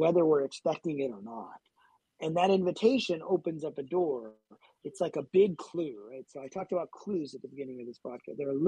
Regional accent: Pakistan; born there; I'm not even a Hindu, right? I was born in Pakistan and grew up as a Muslim

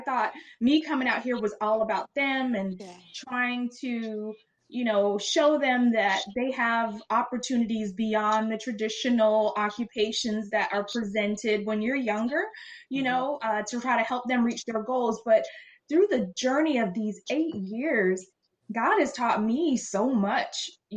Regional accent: Florida, United States; moved away as an adult; now in California, United States; I'm originally from Florida, as KJ shared. We moved out here to California. Well, we actually came out here in 2012 over the summer.

